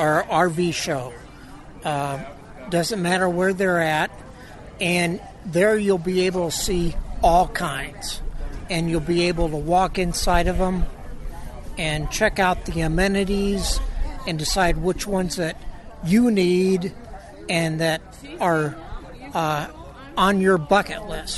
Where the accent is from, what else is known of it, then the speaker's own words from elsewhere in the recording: Panama City, Florida, United States; from Panama City, Florida.